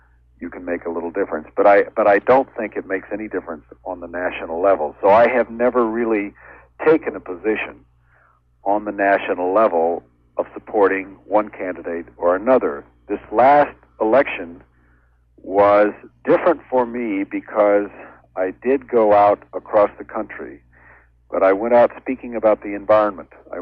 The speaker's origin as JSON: {"language": "English", "town": "Los Angeles", "region": "California", "country": "United States", "tie": "born or raised there", "said": "I grew up in Los Angeles in a Hispanic neighborhood, in a Mexican neighborhood."}